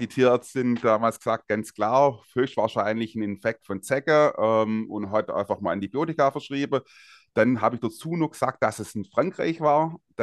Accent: Baden-Württemberg, Germany; Ich komme aus der Ecke Nürtingen.

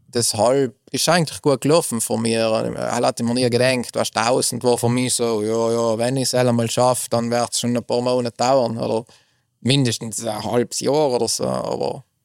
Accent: Trentino-Alto Adige, Italy; Ich komme aus dem Finchgau, aus einem kleinen Dorf. Finchgau ist zwischen Reschen und Meran, für die, die vielleicht nicht genau wissen, wo Finchgau ist. Und ja, da bin ich in einem kleinen Dorf aufgewachsen.

